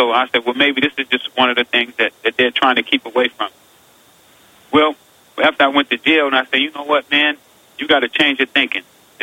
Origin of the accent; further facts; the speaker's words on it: California, United States; Well, you know, I grew up in South Central. I was illiterate.